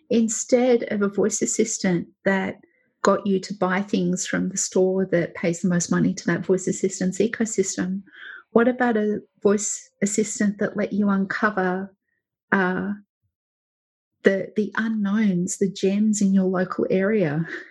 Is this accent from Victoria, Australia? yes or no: yes; Geelong, Victoria, Australia; I'm from Geelong, so coffee's about as hipster as I get, I'm sorry.